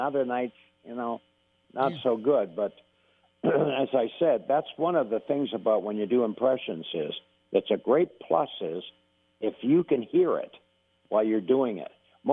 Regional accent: Canada; because I'm a Canadian.

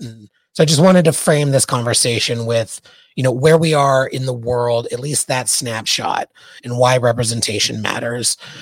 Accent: Arizona, United States; We luckily, because I'm from Arizona, we have a really strong pro-equality governor there in Katie Hobbs.

